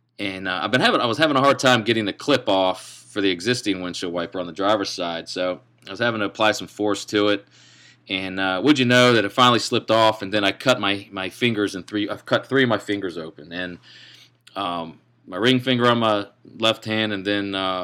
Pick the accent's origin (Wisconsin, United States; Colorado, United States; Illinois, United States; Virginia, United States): Virginia, United States; Ashland; I am hail from Ashland, Virginia, the center of the universe in Central Virginia.